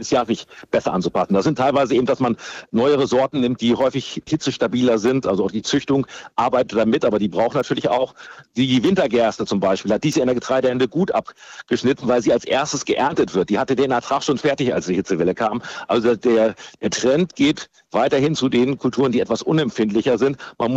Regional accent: Lower Saxony, Germany; Also ich komme aus Ostniedersachsen.

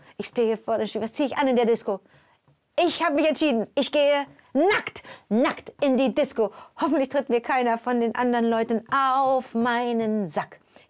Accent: Montreal, Quebec, Canada; now in Germany; ich kann nicht mal das kanadische Englisch und auch nicht das kanadische Französisch. Ich bin in Montreal geboren, sprich, ich habe dieses Privileg, mit diesen beiden Sprachen groß geworden zu sein, plus dem Deutsch der deutschen Eltern.

